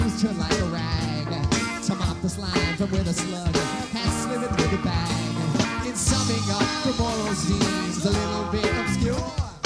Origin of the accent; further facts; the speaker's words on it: Vermont, United States; but we're from the States, we're from Vermont, and I want to thank you for listening tonight.